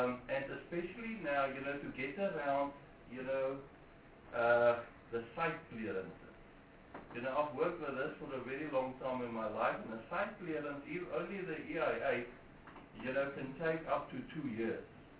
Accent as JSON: {"language": "English", "region": "Western Cape", "country": "South Africa", "tie": "born there", "also_born_or_lived": "Gauteng", "said": "I was born in the Western Cape and I spent my whole working life in Gauteng"}